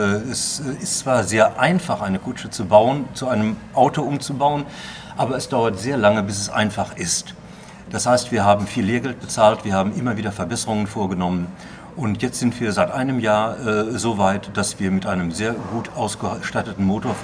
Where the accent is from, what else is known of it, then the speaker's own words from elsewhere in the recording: Münster, North Rhine-Westphalia, Germany; als Münsteraner weiß man ja das ein oder andere.